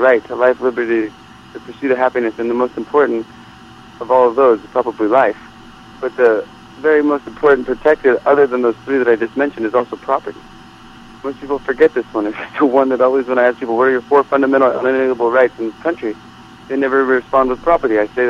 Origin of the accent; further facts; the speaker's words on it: United States; which I am as an American